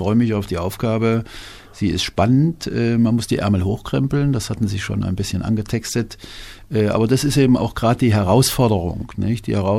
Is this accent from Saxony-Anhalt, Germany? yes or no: no; Hesse, Germany; das ist ein kleinerer Ort, etwa 2000 Einwohner, 16 Kilometer westlich von Kassel, also im nordhessischen Bergland ist das, und ist ein schöner Ort, muss man nicht kennen, aber es ist eben meine Heimat und fühle mich auch nach wie vor verbunden.